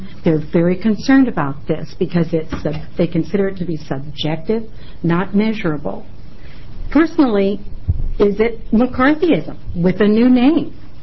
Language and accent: English; Oak Grove, United States; Chairman Flores, members of the committee … from Oak Grove.